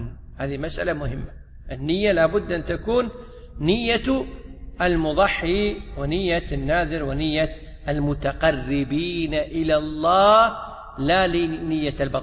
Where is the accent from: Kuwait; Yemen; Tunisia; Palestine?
Kuwait